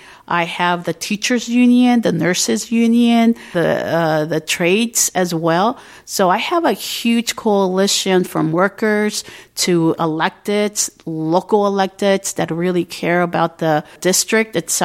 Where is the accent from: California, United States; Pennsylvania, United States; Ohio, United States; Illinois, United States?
California, United States; San Diego; I'm a first-generation San Diegan, born and raised in San Diego.